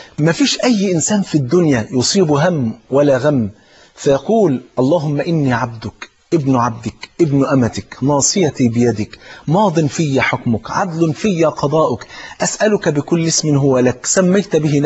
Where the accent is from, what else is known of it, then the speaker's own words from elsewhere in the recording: Egypt; انا ملاحظ بعد الثورة احنا احنا احنا نفسنا كمصريين نفرح بقى